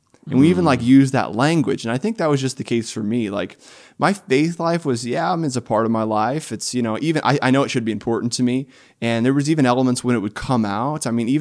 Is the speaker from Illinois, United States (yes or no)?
yes; Illinois, United States; But shortly after, moved to Illinois. So I grew up in Illinois and youngest of five kids